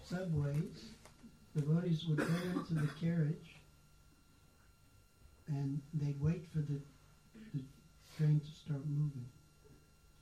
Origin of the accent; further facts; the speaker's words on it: Memphis, Tennessee, United States; I joined the devotees in a little place called Knoxville, Tennessee. And it's a university town. I was raised in Memphis, other side of the state.